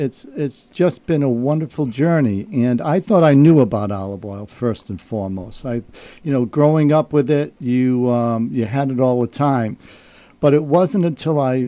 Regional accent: Westerly, Rhode Island, United States; moved away as an adult; also born or lived in New Hampshire; I'm born and raised.

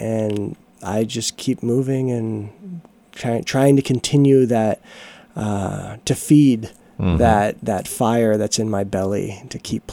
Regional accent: Denver, Colorado, United States; also born or lived in Oklahoma / Boston; Yeah, I was born in Oklahoma, raised in Denver, Colorado, and then I decided I wanted to go to school in the East Coast and went to Boston and went to BU for a year before transferring to New England Conservatory.

